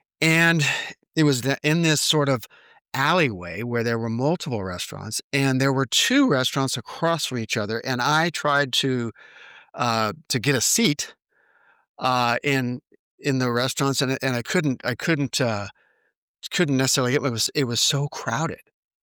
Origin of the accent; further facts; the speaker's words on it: United States; I told him that I was from the United States and I'm a podcaster